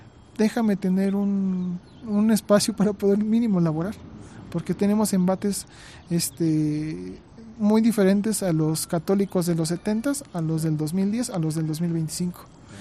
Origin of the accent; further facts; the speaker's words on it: Mexico; somos la sociedad mexicana es una sociedad multicultural, originaria de madre y padre, patria, España, la península ibérica, y madre, la madre indígena. Entonces somos un taquito campechano de diversos sabores.